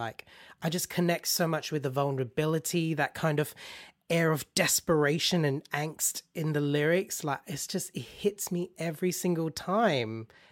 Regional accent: Australia; growing up in Australia

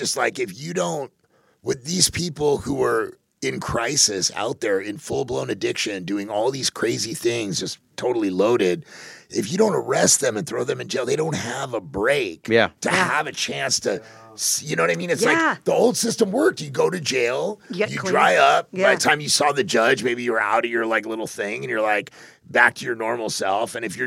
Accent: California, United States; I grew up in Riverside County, if you were high, it was 90 days in jail.

